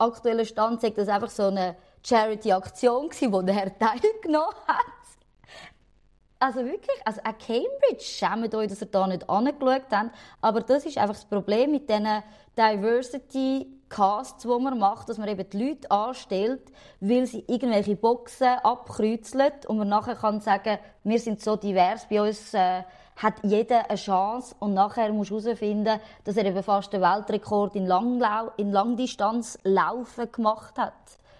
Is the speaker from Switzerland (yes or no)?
yes; Zurich, Switzerland; als Zürcher muss ich das sagen, eine schöne